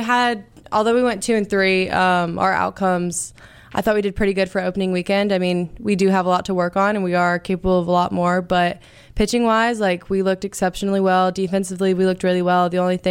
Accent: Ocean Springs, Mississippi, United States; Well, I'm actually from Ocean Springs, so I've been here. I'm a military brat, so I've been here since seventh grade. So I've lived here for quite a while

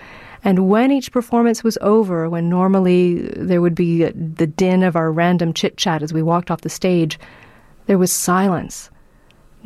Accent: Toronto, Ontario, Canada; Growing up in Toronto, as Tafel Music was becoming a serious presence, the sound of their music was familiar, and as a young musician, I was vaguely aware of this other way of playing Vivaldi and Bach.

